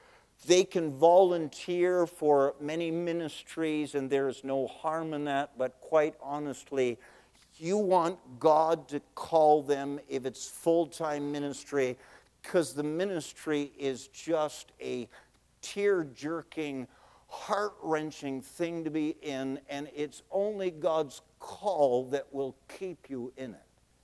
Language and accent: English; Niagara Falls, Ontario, Canada; After I graduated from Bible College in 1983, I returned to my hometown, home church, Niagara Falls, Ontario.